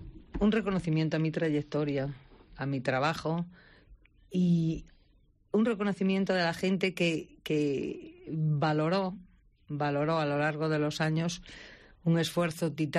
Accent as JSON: {"language": "Spanish", "town": "Mazaira", "region": "Galicia", "country": "Spain", "tie": "born or raised there", "said": "Mi pueblo es a 800 metros de Monte de Ramo, que se llama Mazaira."}